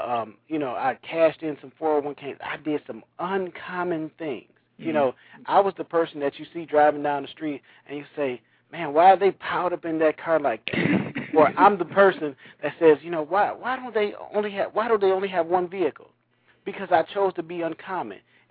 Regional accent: Saginaw, Michigan, United States; 20% of the proceeds go to my hometown of Saginaw, Michigan, to the City Rescue Mission.

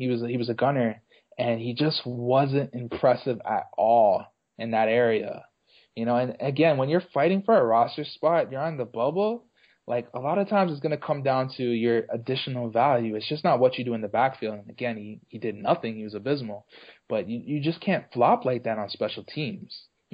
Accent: Canada; I'm Canadian.

